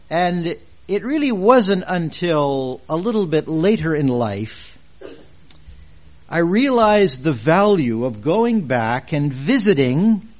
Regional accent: Canada; It was somewhat different than what I was used to growing up in Canada.

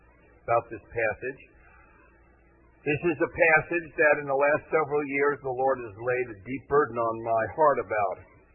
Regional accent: Miami, Florida, United States; born there; I was born in 1944, right here in Florida, in Miami, during the war.

